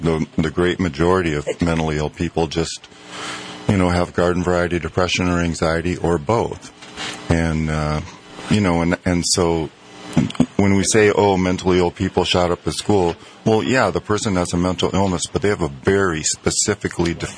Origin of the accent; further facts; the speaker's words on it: Minnesota, United States; Yes, I grew up in Minnesota, Minneapolis suburb, and graduated from high school in 74, and then graduated from St. Olaf in 78.